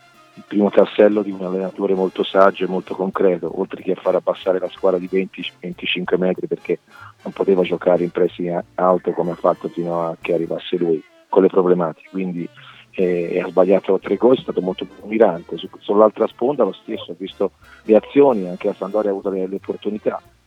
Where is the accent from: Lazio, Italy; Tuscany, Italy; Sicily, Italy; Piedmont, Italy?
Tuscany, Italy; Florence; born there; io sono nato a Firenze